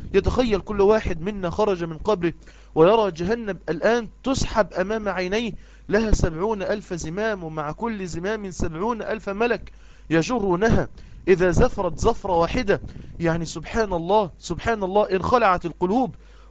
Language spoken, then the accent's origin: Arabic; Egypt; يعني إيه بنسميها إحنا عندنا في مصر لباسة